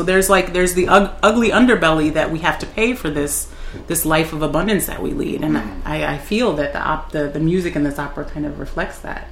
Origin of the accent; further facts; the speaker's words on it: Illinois, United States; I mean, I come from the Chicago suburbs, so you want to talk about a place that's super sanitized.